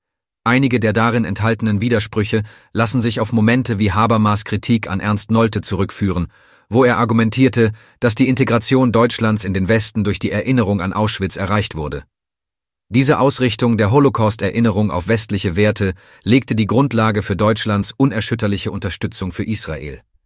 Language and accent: German; Italy; German is a second language; als Italiener, als jemand aus einem Land, das es versäumt hat, seine faschistische und koloniale Vergangenheit vollständig anzuerkennen oder Verantwortung dafür zu übernehmen.